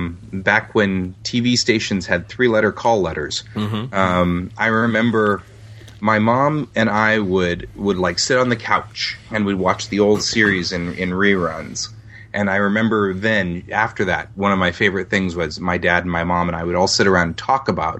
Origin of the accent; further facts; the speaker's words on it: Colorado, United States; I grew up in Colorado because my dad was transferred there when I was really young.